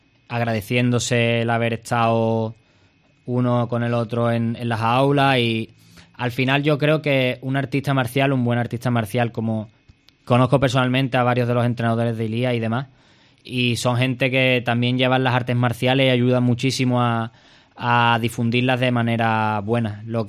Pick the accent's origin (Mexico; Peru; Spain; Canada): Spain; Cádiz, Andalusia; also born or lived in Thailand; después de más de una década viviendo fuera, por seguido en Tailandia, pues una vez que vuelva, pues como un gaditano que está mucho tiempo fuera de su tierra, le gusta luego volver y disfrutar con lo suyo